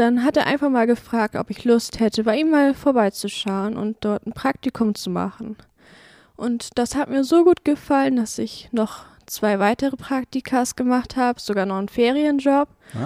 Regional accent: Hohenhorn, Schleswig-Holstein, Germany; Ich komme hier aus Schwarzenberg und ich bin groß geworden auf dem Dorf in Hohenhorn.

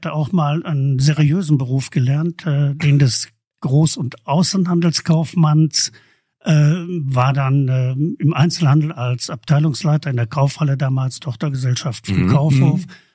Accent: Oberhausen, North Rhine-Westphalia, Germany; now in Bottrop, Germany; Nee, ich komme aus Oberhausen.

